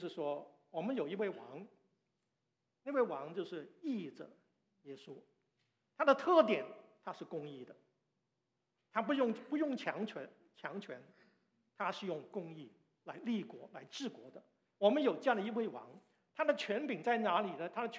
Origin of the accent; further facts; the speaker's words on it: Hong Kong; 虽然我在香港长大，我也念中国历史